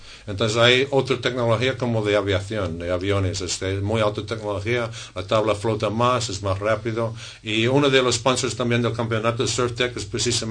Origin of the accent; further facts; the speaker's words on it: Cocoa Beach, Florida, United States; que es de Florida, de donde soy yo, de Cocoa Beach.